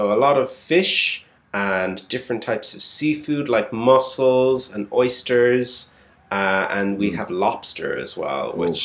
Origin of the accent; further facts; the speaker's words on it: southwest, Ireland; now in Manchester, United Kingdom; I'm from Ireland originally. I come from the southwest of Ireland. I've been living in Manchester for almost 3 years. It will be 3 years in November.